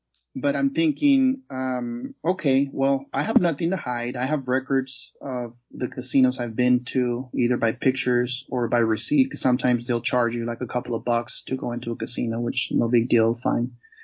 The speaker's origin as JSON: {"language": "English", "country": "United States", "said": "Now they know that I'm an American, right?"}